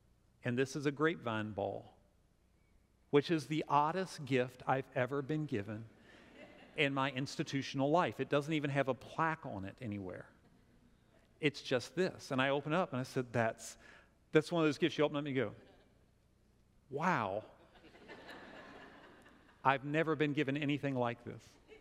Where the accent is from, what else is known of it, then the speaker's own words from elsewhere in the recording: Winchester, Virginia, United States; I grew up in Winchester, and I know that area, and I live here, and I know this area.